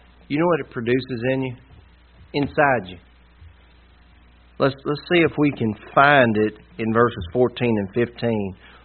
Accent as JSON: {"language": "English", "region": "the South", "country": "United States", "said": "I'm from the South. That's the way we respond to stuff."}